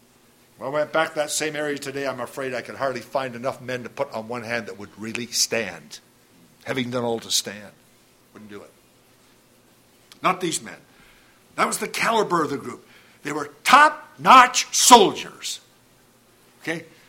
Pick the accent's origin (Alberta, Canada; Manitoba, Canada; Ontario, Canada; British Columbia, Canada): Ontario, Canada; I was born and raised in Ontario and committed to the work from Ontario. I have lived for 40 years longer than I lived in southwestern Ontario.